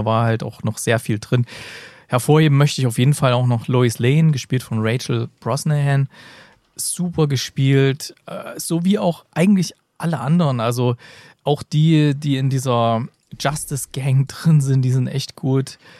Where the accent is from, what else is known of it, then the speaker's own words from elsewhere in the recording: East Germany, Germany; damals, als ich aufgewachsen bin in der DDR